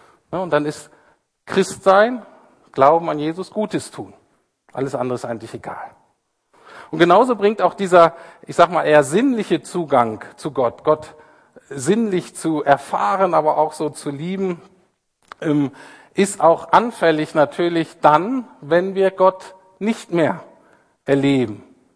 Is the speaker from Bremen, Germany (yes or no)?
yes; Bremen, Germany; Ich komme ja so aus Bremen, so ein bisschen auch an der Küste.